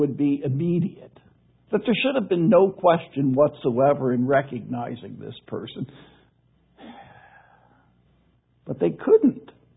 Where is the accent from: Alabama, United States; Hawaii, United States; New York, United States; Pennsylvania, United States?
Pennsylvania, United States; Philadelphia; I was born in Philadelphia. I grew up being a Philadelphia Eagles fan.